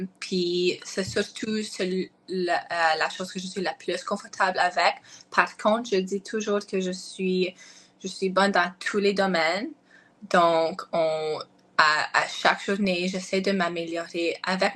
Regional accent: France; je suis française et qu'avec mon nom

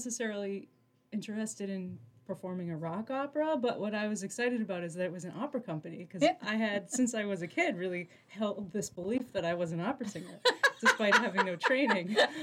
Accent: Manchester, New Hampshire, United States; I grew up in Manchester, and my family has since moved out to Candia.

